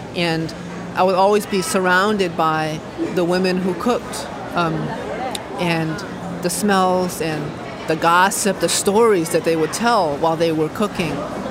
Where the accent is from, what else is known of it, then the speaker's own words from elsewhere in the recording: Hartford, Connecticut, United States; I immigrated in 1990. I was 2 years old. And this space reminds me of my childhood, growing up in Hartford, Connecticut, living in a one-room, one-bedroom apartment with 7 of my family members who initially immigrated with me